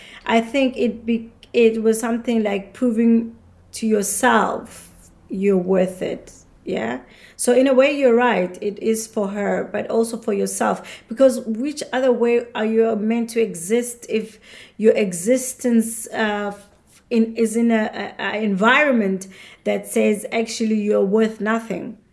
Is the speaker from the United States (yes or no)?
no; South Africa; growing up in South Africa, you get hardcore about these things.